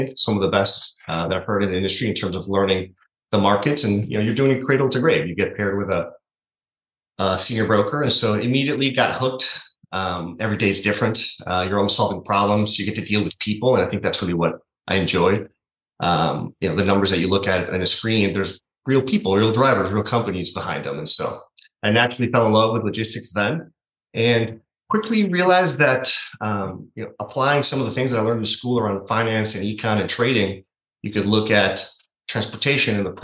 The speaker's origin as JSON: {"language": "English", "country": "Ecuador", "moved": "yes", "lives_now": "United States", "said": "I'm originally from Ecuador, moved to the U.S. in 2001. So had that immigrant mindset"}